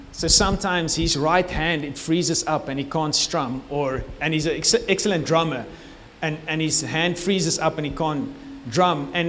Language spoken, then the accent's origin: English; Tulbagh, Western Cape, South Africa; I grew up in the Boland. Okay … you know where Tolbach is? I grew up in Tolbach.